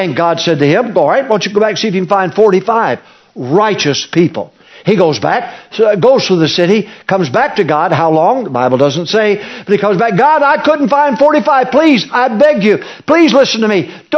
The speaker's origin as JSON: {"language": "English", "region": "Arkansas", "country": "United States", "tie": "born there", "also_born_or_lived": "Michigan", "said": "I was born in Arkansas. Moved to Michigan. I got more Yankee blood in me than I got Southern blood."}